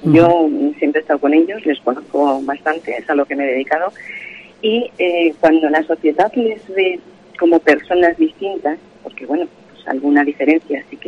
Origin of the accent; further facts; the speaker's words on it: Soria, Castile and León, Spain; que la gente, los sorianos, decidamos, como ciudadanos españoles